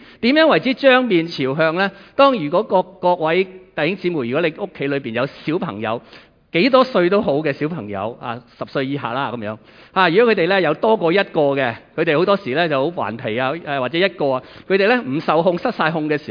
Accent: Hong Kong; 我们香港人其实很少经历战乱，很少经历天灾

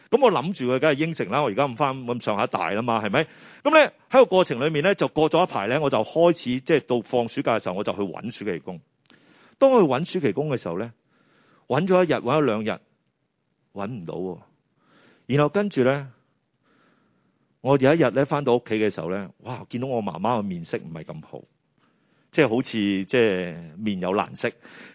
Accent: Chaozhou, Guangdong, China; 其实我由细呢，我是潮州人啊

